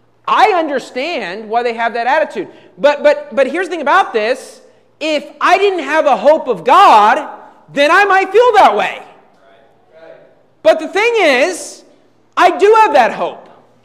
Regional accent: West Virginia, United States; And I grew up in West Virginia. I didn't grow up in San Francisco or New York City.

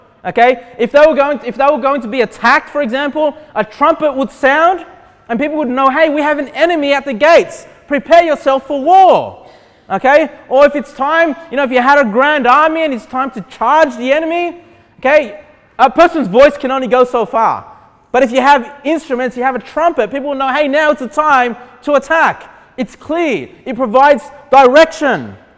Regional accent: Sydney, New South Wales, Australia; I actually went to a church, it was a Baptist Union church growing up in Cabramatta in Sydney

